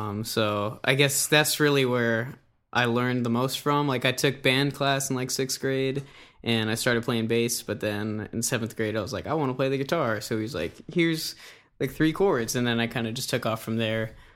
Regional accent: Bradenton, Florida, United States; I'm from Bradenton, Florida.

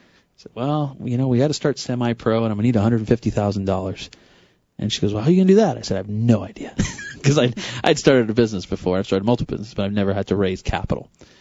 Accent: England, United Kingdom; So Boxing Day, I'm English, and Boxing Day is a holiday in England

